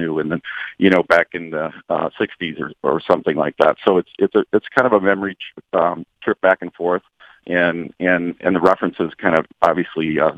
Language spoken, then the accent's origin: English; Detroit, Michigan, United States; Again, growing up in Detroit and the automobile influence of my life and growing up in the 60s, 70s in Michigan